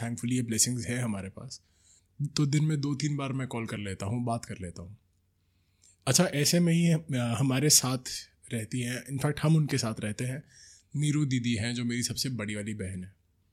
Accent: Delhi, India; also born or lived in Himachal Pradesh; now in Mumbai, India; मैं ओरिजिनली दिल्ली से हूँ, लेकिन 2 साल पहले हिमाचल शिफ्ट हो गया था और अब पिछले कुछ वक्त से मैं बॉम्बे आ चुका हूँ।

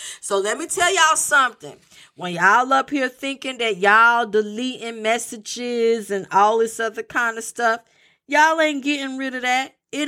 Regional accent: Connecticut, United States; You know, I'm from Connecticut.

